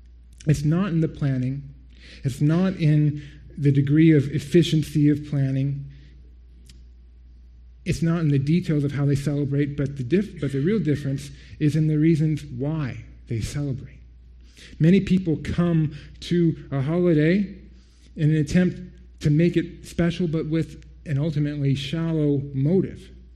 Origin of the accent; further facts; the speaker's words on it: United States; As many of you know, I'm from the States, so forgive me for my ignorance.